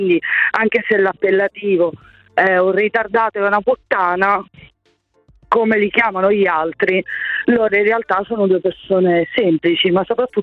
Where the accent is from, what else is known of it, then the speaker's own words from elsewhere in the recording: Palermo, Sicily, Italy; ovviamente io sono palermitana